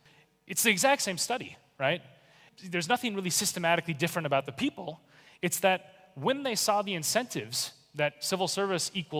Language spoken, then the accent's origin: English; Minneapolis, Minnesota, United States; born or raised there